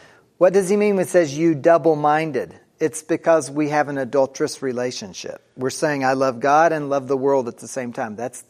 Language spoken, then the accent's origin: English; Kentucky, United States; I grew up in Kentucky where we didn't have snow plows.